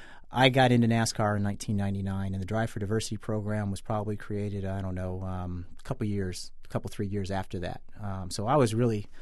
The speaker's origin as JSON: {"language": "English", "region": "West Coast", "country": "United States", "said": "You know, I came from the West Coast. I'm racing up in the Northeast."}